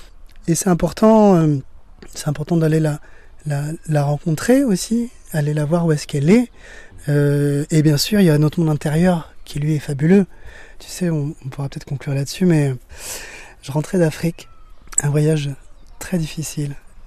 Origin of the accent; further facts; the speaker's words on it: France; c'est ce que j'aurais aimé, moi, en grandissant en France, qu'on me transmette, en fait.